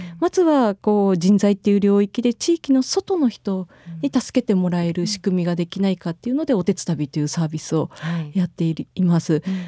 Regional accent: Owase, Mie, Japan; 自分の出身地のような尾鷲のようなエリアってなくなる一途をたどわざるを得ない現実も

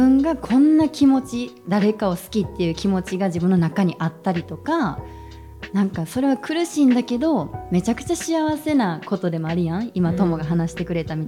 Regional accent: Kansai, Japan; moved away; 彼女は関西、私は地元関西を離れて関東に住んでいるので頻繁には遊べません

